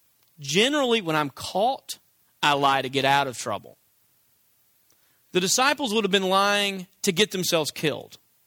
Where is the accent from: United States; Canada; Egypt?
United States; Tennessee; Okay, I'm from Tennessee. I know these people.